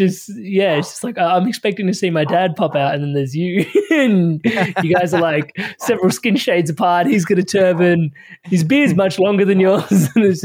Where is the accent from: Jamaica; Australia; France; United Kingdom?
Australia; Adelaide, South Australia; So I grew up in Adelaide, Australia, which was actually really interesting. Yeah. So I grew up in Adelaide, Australia. So my parents immigrated to, actually, when they first moved to Australia, they moved to Melbourne, to a town called Shepparton